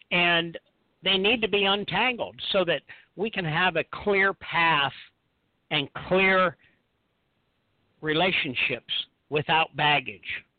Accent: Orlando, Florida, United States; also born or lived in Sedona; I'm from the Orlando area, but I lived in Sedona for about 3 years recently.

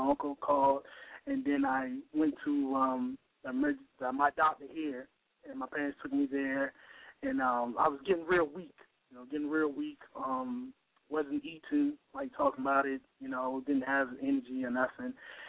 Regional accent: Hampton, Virginia, United States; I'm from Hampton, Virginia. I'm a drummer.

